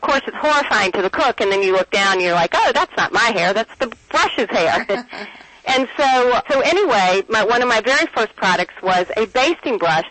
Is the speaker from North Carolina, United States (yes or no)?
yes; North Carolina, United States; moved away; I grew up in North Carolina, and that's where I initially fell in love with barbecue. But I had to sort of move away from North Carolina